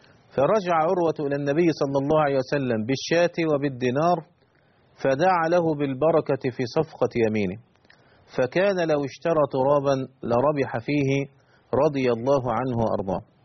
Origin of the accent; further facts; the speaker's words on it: Egypt; في مسألة يعني تحتاج أن تجتمع لها المجامع الفقهية عندنا في مصر